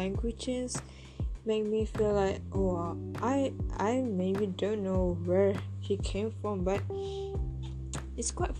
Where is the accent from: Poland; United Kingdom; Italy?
Italy; English is a second language; I'm from Italy.